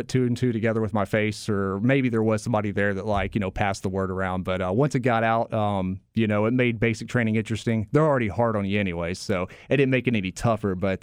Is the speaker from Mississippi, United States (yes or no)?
yes; Independence, Mississippi, United States; also born or lived in Memphis; Independence is where I grew up. I was born in Memphis.